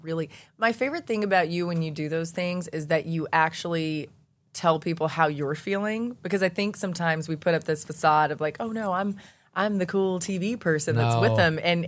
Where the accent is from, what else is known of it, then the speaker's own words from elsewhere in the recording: Georgia, United States; My whole life I've been wanting to come here growing up in Georgia.